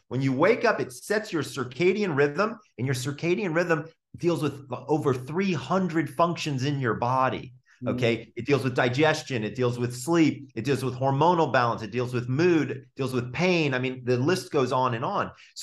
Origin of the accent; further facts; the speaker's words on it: Sandy Springs, Georgia, United States; I'm from Sandy Springs, Georgia. So it was like old home week for me, right?